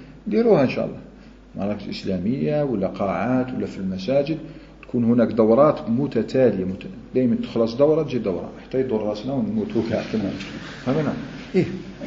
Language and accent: Arabic; Algeria; لابد من احنا جزائريين